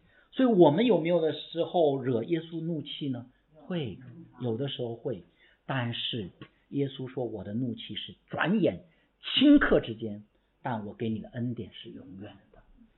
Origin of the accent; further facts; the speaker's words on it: China; 我们中国人管教孩子的时候一般是怎么样子？